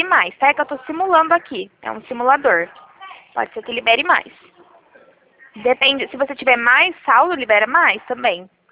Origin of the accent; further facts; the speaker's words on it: São Paulo, Brazil; Eu sou do interior de São Paulo